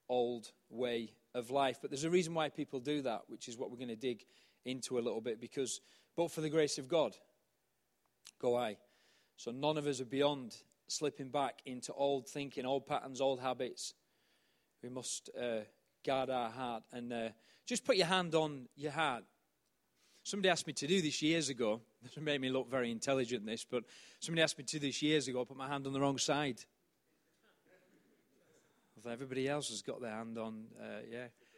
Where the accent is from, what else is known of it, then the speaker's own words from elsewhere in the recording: Yorkshire and the Humber, United Kingdom; I'm a Yorkshireman though, what do you expect?